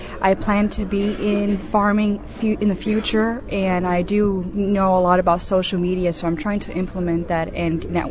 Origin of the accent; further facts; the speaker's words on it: Florida, United States; I'm from Florida. I studied animal sciences at the University of Florida